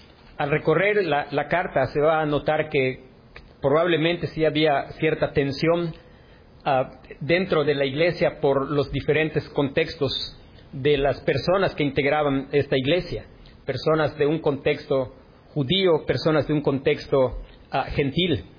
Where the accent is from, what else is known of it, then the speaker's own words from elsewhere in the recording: Yucatán, Mexico; a los yucatecos sentir que quizás somos los mejores mexicanos